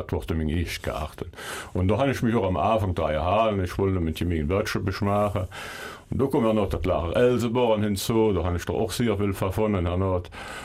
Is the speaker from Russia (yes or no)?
yes; Russia; German is a second language; now in Eupen, Belgium; Ich geboren sind, ich sehe ja 1960 und ich sehe geboren in Batschewisch. Da sind ich dann noch in Russien und dann bis zur Mittelschule da gewohnt, bin mit den Eltern.